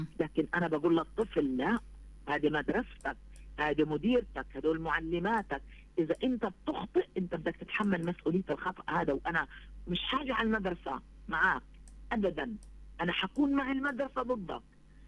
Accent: Palestine; لأنه إحنا في فلسطين العالم الوحيد اللي في العالم عندنا كثافة صفية

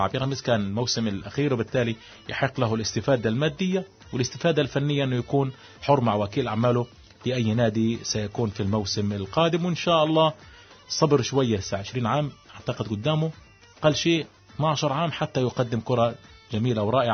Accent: Gaza, Gaza Strip, Palestine; يعني في بعض اللعيبة عندنا في غزة بيعملوا هذا الشيء

